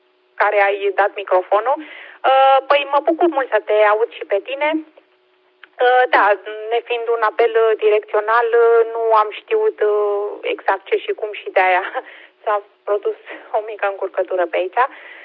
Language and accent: Romanian; Pitești, Argeș, Romania; sunt din Pitești și mă bucur mult pentru această legătură